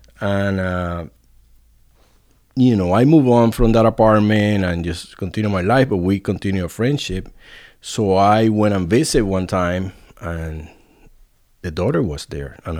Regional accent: Puerto Rico; moved away as an adult; also born or lived in Providence; I'm originally from Puerto Rico.

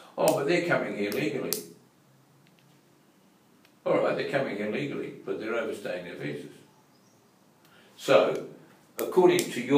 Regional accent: Australia; Also, excuse me saying this, as an Australian I'll say it, the bulk of those 98% are white.

